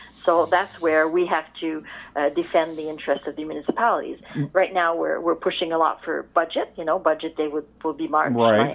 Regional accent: Quebec, Canada; I will speak more in French than in English because I'm from Quebec and I make a point of it.

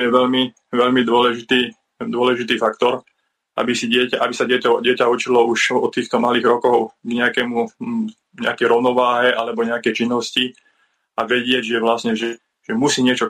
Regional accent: Trnava, Trnava Region, Slovakia; moved away; Ja som sa presťahoval zo západu z Trnavy na stredné Slovensko a niekedy mi príde, že ako keby som prišiel do iného sveta.

